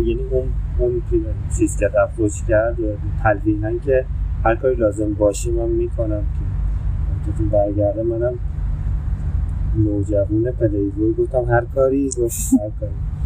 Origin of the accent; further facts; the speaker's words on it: Iran; تو روان همه ما ایرانی ها هست، حداقل تو دهه‌ای که ما به دنیا اومدیم،